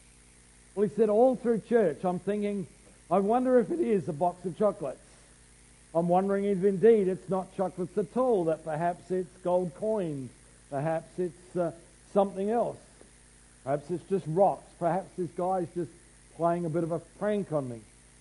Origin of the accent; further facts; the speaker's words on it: Australia; as Australian males, lights on, lights off, that's it